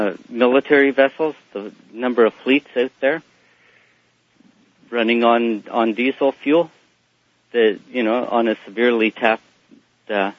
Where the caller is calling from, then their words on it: British Columbia, Canada; I'm calling from Tassus, British Columbia.